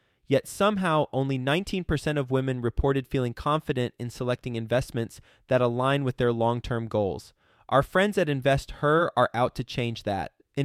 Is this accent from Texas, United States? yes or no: yes; Fort Worth, Texas, United States; He's joining us from Dallas. I'm from Fort Worth.